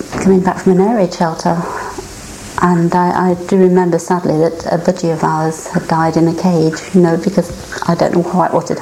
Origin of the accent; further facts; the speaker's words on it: Leicester, East Midlands, United Kingdom; born there; I'm 52 years old and I was born here in Leicester in Twycross Street, number 3 Twycross Street, in the Highfields area.